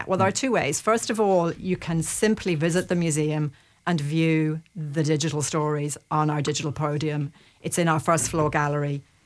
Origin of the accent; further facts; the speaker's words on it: Ireland; Well, you know, we're Irish.